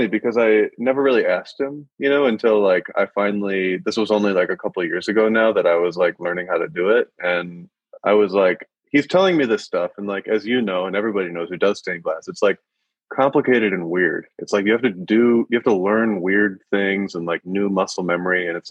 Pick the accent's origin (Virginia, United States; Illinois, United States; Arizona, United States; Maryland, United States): Illinois, United States; Rockford; One of my best friends who I grew up with in Rockford, Stephen Hoppe, owns a bar and a wine shop in Puerto Rico.